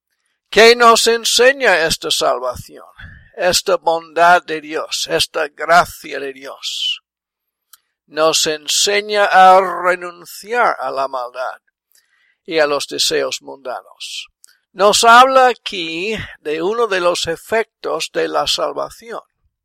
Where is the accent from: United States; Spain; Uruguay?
United States; South Carolina; born there; Spanish is a second language; Yo nací en Carolina del Sur.